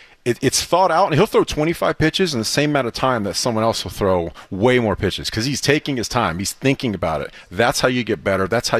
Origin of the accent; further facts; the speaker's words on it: Florida, United States; Well, I grew up in Florida, but I kind of lived both worlds as far as Yankees and Red Sox. My dad's originally from Jersey City.